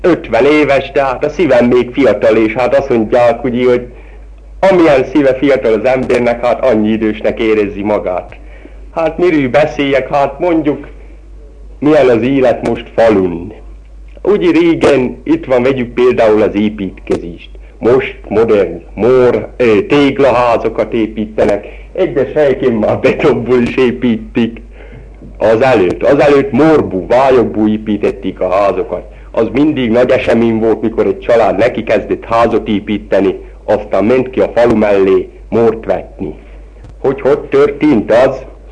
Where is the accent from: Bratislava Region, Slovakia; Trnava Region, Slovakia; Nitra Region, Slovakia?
Nitra Region, Slovakia; Zemianska Olča; Nemesócsai lakos, 50 éves, születtem 1921-ben Nemesóc